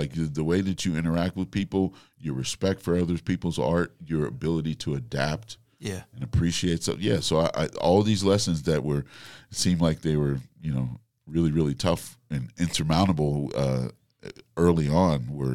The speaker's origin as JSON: {"language": "English", "region": "Nebraska", "country": "United States", "tie": "born or raised there", "said": "Honestly, I was more of a jazzer early on and because I grew up in Nebraska."}